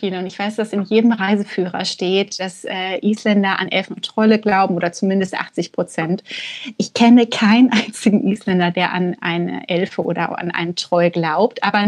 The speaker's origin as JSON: {"language": "German", "town": "Bochum", "region": "North Rhine-Westphalia", "country": "Germany", "tie": "born or raised there", "said": "aus meiner Heimatstadt in Bochum"}